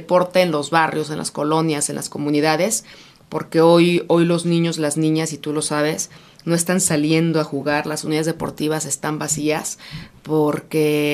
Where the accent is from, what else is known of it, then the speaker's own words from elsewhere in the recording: Guadalajara, Jalisco, Mexico; Yo soy chiva de corazón, soy tapatía, orgullosísima jalisciense.